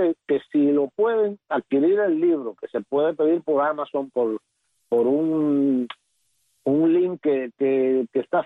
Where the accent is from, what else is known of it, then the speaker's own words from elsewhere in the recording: Bayamo, Granma, Cuba; la noche de los carnavales de Bayamo, en mi pueblo